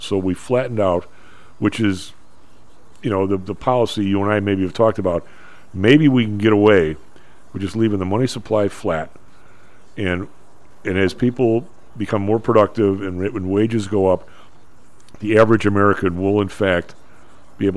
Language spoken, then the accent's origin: English; Ireland; they shut the bars down the day before St. Patrick's Day, which I thought was an abomination, but being Irish.